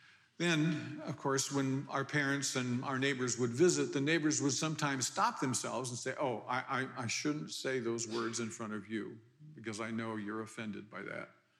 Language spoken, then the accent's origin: English; Iowa, United States; Now, when I was a boy growing up in Iowa, back in the 50s, so that dates me